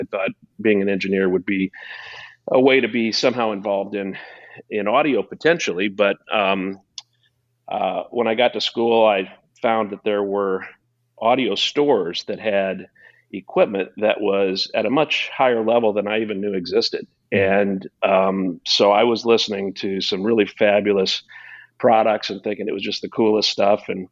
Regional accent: Quincy, Illinois, United States; I did. I was born and raised in Quincy, Illinois. Quincy is what we call downstate Illinois.

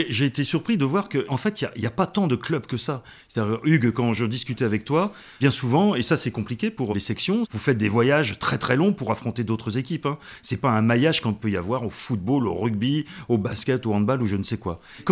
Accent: La Roche-sur-Yon, Pays de la Loire, France; Alors moi, je suis natif de La Roche-sur-Yon.

